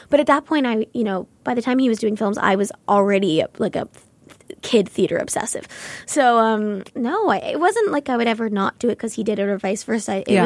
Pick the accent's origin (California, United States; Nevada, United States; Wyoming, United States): California, United States; Los Angeles; I grew up in Los Angeles